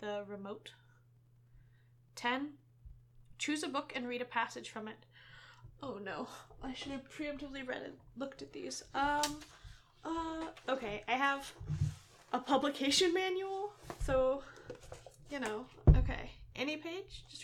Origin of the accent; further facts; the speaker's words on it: Seattle, Washington, United States; I'm from the Seattle-ish area, so Western Washington, West Coast girls.